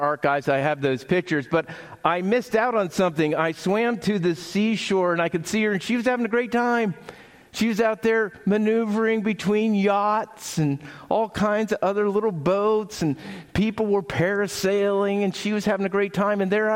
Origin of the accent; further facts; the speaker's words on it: Pennsylvania, United States; I grew up landlocked in Pennsylvania. The only piece of water flowing through the town was the Juniata River.